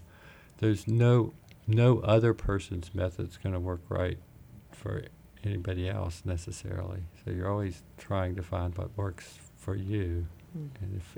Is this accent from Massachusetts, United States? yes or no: no; Pocahontas, Virginia, United States; but I began my life in the coal fields of Southwest Virginia, in Pocahontas, Virginia. That's where I spent all my life